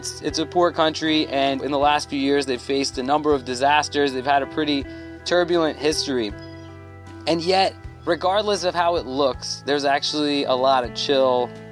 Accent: Thailand; I grew up in Thailand around a lot of Nepali people

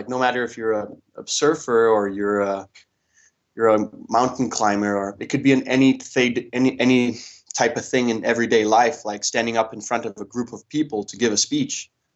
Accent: Denmark; I come from Denmark.

